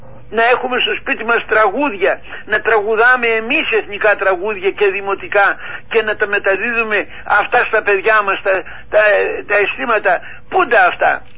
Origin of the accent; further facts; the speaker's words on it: Greece; να δουν τα παιδιά μου ότι είμαι Έλληνας εγώ, για να γίνουν και αυτά Ελληνόπουλα.